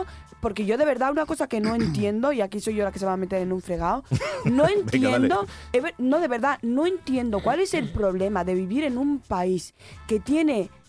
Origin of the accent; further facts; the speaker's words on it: Catalonia, Spain; Me crié en Cataluña, hablo catalán.